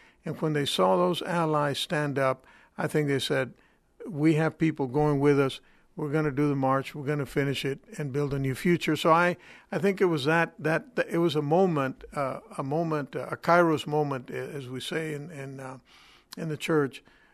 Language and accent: English; Seguin, Texas, United States; I was born and raised in Seguin, just down the street here from San Antonio. I picked cotton in East Bernard. I picked cotton in Seguin. I picked cotton in Corpus Christi. I chopped cotton in West Texas